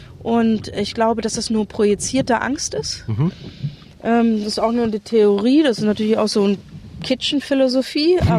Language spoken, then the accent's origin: German; West Germany, Germany; Aber ich bin auch ein Wessi.